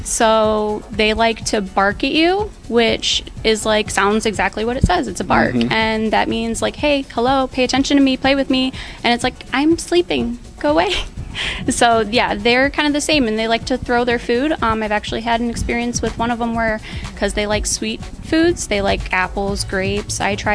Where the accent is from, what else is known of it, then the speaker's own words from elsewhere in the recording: Toledo, Ohio, United States; I am from Toledo, Ohio.